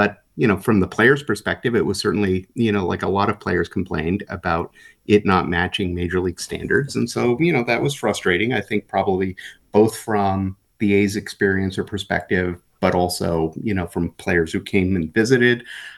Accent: California, United States; And growing up outside of Sacramento, the A's were my first baseball love.

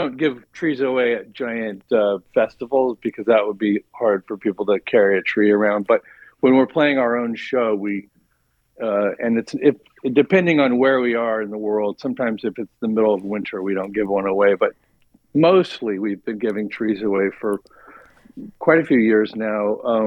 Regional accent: Sacramento, California, United States; growing up in the Sacramento, sort of Northern California region

